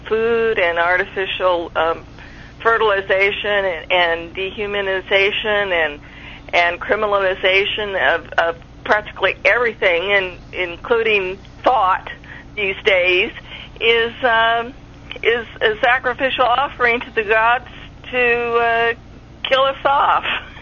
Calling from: Washington, United States; I'm calling from Washington.

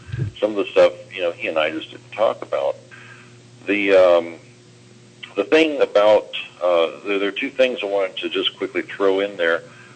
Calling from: Phoenix, Arizona, United States; I'm calling from Phoenix.

